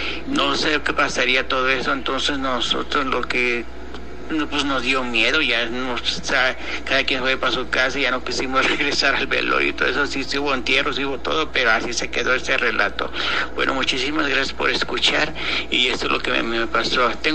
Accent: Huajuapan de León, Oaxaca, Mexico; me acuerdo de un relato que nos sucedió cuando éramos pequeños en México. Nosotros vivíamos en México, Huajuapan de León, Oaxaca.

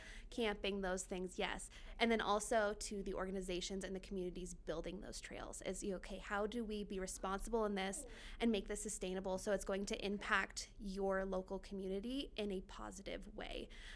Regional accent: Douglas, Wyoming, United States; Although I am from Douglas, based in Casper

